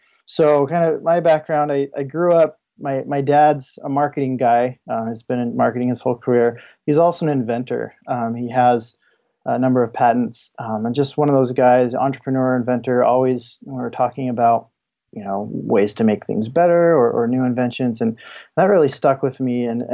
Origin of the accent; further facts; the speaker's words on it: Utah, United States; I'm from Utah, state Utah, in the U.S. originally.